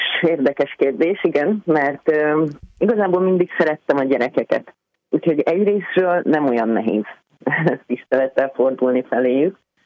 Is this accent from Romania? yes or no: no; Szentes, Csongrád-Csanád, Hungary; born there; én szentesi születésű vagyok